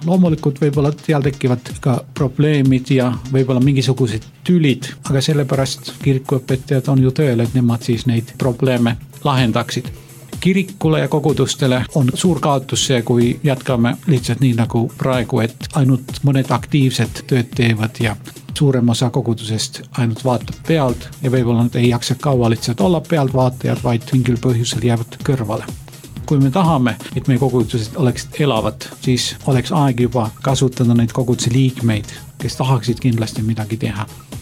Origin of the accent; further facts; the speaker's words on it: Finland; Estonian is a second language; Ja Soomes, minu kodumaal